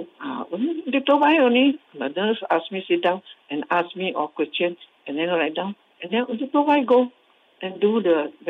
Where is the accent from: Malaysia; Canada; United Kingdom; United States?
Malaysia; Malacca; I'm 84 years old. I'm from Malacca.